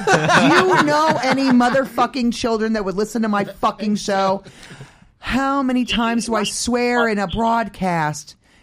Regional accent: New England, United States; We're from New England. Don't judge me.

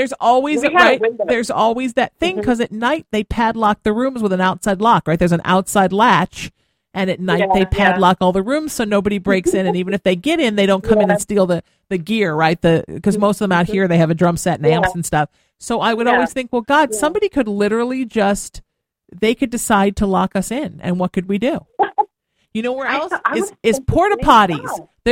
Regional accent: Huntington Beach, California, United States; That's what I like about Orange County, because I grew up in Huntington

